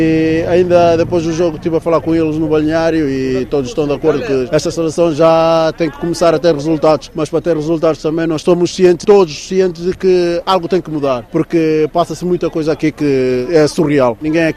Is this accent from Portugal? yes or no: no; Guinea-Bissau; born there; todos sabemos que a Guiné-Bissau foi o país onde nasci e os meus pais e tudo mais